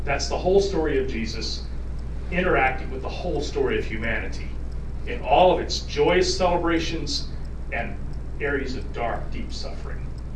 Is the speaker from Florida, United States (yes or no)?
no; Stuarts Draft, Virginia, United States; now in Rockingham County, United States; And I grew up in Stuart Strath, surrounded by Virginia Conference churches